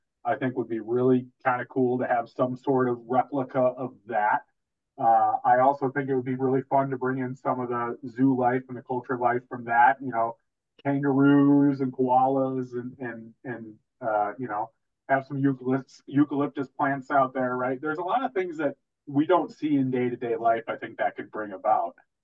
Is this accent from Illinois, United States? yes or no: yes; Chicago, Illinois, United States; I mean, listen, I'm a man from Chicago who eats a lot of grilled meats, Carl.